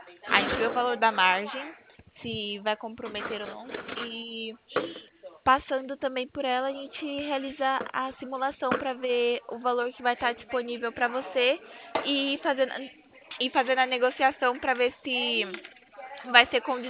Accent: Itatiba, São Paulo, Brazil; Eu sou de Itatiba, cidade de São Paulo.

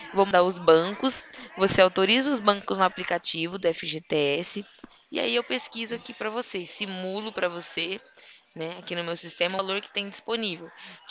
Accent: Bebedouro, São Paulo, Brazil; Isso daqui de Bebedouro, interior de São Paulo. Fica perto de Barretos.

